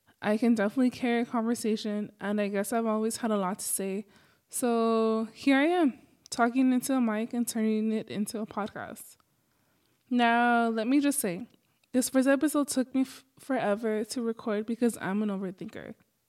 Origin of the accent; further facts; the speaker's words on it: Los Angeles, California, United States; A little about me, I grew up in Los Angeles. My dad is from Mexico, my mom's from Guatemala, and I grew up speaking mostly English.